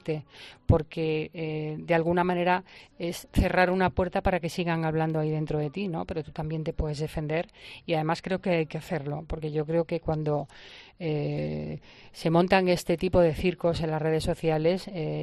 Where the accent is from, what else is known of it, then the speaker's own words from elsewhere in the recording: Málaga, Andalusia, Spain; yo cuando era chica había un programa en Málaga de radio